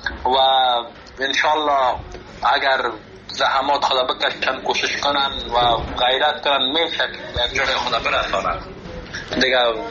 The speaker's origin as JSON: {"language": "Persian", "country": "Afghanistan", "said": "چون خودم از افغانستان آمدم"}